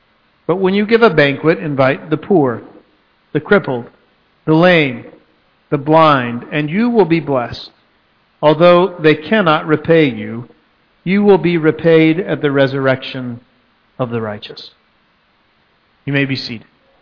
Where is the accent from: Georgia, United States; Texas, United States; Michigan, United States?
Texas, United States; I'm from Texas, and so that hung around for a lot longer.